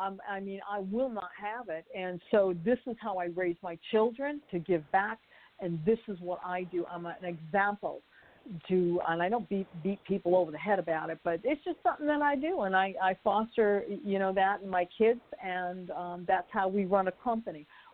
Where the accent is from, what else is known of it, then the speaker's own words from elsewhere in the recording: New Hampshire, United States; accent: southern; Hey, listen, I'm from New Hampshire. You know, I'm from New Hampshire. I've got a southern accent, and I sound like I'm from the Bronx at times.